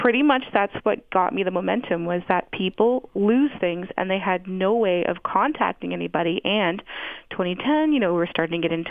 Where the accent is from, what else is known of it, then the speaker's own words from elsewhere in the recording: Toronto, Ontario, Canada; growing up in Toronto and riding the TTC since I was 12